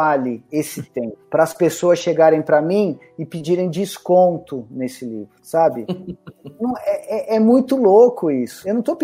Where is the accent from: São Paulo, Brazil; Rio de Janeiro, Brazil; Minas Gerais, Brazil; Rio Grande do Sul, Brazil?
São Paulo, Brazil; Eu falei, eu sou de São Paulo.